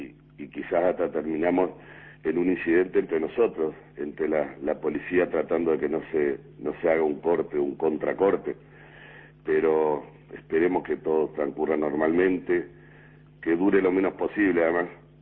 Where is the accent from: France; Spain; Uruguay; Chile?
Uruguay; me duele como uruguayo.